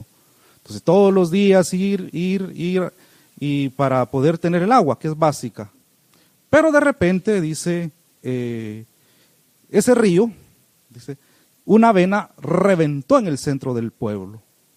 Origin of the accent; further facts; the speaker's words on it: Palín, Escuintla, Guatemala; yo me recuerdo en mi pueblo Palín, yo entraba a algunas casas